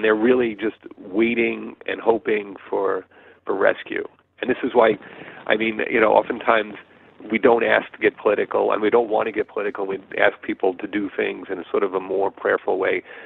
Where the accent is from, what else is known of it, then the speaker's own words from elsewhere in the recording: United States; I didn't do it, but, you know, I am an American.